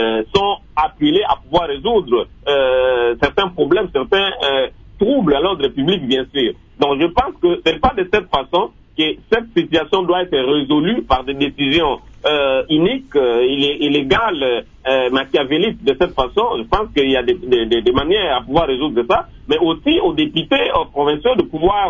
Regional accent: Mbandaka, Équateur, DR Congo; chez moi, à l'Équateur, ici, en Bandaka

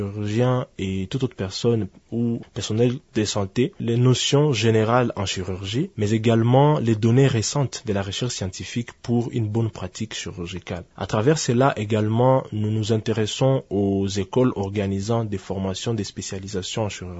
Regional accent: DR Congo; les défis que nous traversons en tant que Congolais en matière d'accès aux soins chirurgicaux

